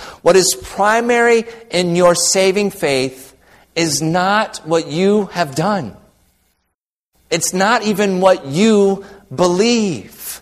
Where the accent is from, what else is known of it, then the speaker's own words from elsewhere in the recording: Michigan, United States; When I was a kid growing up in Michigan